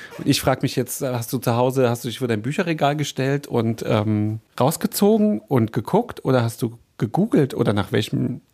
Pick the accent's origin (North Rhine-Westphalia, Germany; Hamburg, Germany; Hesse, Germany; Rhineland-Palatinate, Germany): Rhineland-Palatinate, Germany; Trier; accent: Trier; ich habe ein trierisches Wort, das ich, wann immer ich außerhalb von Trier bin und Leute sich anfangen, über meinen Akzent so ein bisschen lustig zu machen